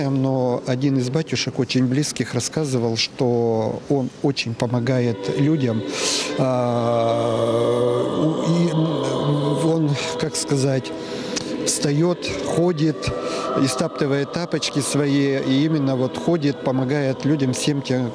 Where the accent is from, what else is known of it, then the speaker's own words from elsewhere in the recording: Perm Krai, Russia; Мы приехали из Пермского края.